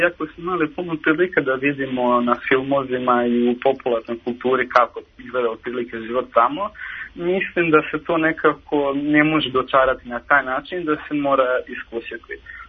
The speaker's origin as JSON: {"language": "Serbian", "town": "Loznica", "region": "Šumadija and Western Serbia", "country": "Serbia", "tie": "born or raised there", "said": "definitivno moram da kažem da je moj rodni grad Loznica, grad iz koga sam potekao i grad u kome sam proveo svoj dosadašnji život."}